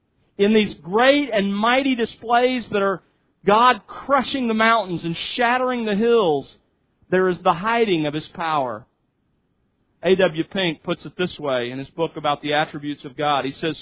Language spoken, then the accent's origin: English; Mobile, Alabama, United States; when I was growing up in Mobile, to sit through the fringes of Hurricane Camille.